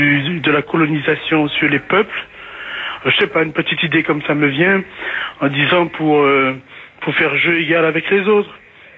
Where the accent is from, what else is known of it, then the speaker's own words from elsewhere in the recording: Martinique, France; now in Lyon, France; Je suis martiniquais, j'habite à Lyon